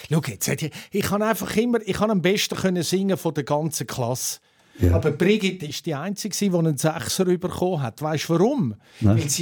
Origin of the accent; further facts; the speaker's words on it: Zurich, Switzerland; wir sind in Bellevue aufgewachsen, dort im Kindergarten. Also wirklich mitten in der Stadt Zürich